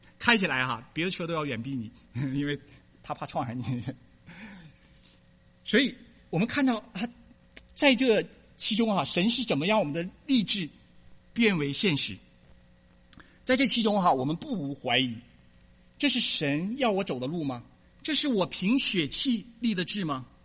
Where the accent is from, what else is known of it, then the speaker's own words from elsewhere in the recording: China; 撒谎的时候，我们在大陆长大的